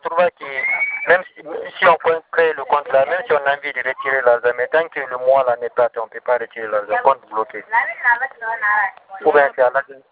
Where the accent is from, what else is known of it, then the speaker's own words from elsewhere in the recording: Matoto, Conakry, Guinea; Bon, Matoto, je suis de Matoto.